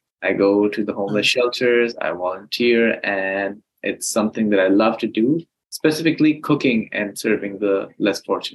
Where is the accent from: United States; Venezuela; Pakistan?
Pakistan; Lahore, Punjab; I was born and raised in Lahore, Pakistan. I completed all my education from there. I went to high school, college, and then medical school, all in Lahore, Pakistan.